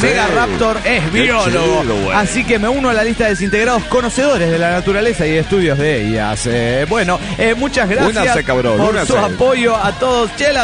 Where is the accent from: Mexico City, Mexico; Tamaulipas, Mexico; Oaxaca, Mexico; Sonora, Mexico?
Oaxaca, Mexico; de Oaxaca, México.